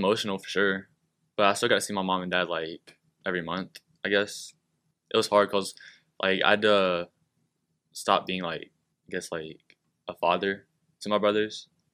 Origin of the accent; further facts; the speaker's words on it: Winston-Salem, North Carolina, United States; born there; Yeah, I was born in Winston-Salem. I think I started foster care at the age of 10, I believe.